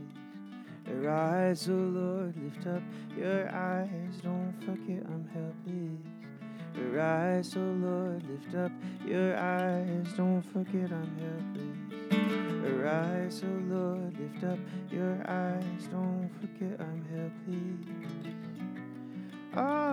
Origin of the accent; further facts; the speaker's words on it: Iowa, United States; I grew up Lutheran in Iowa, and we never clapped in my church, but everyone wanted to.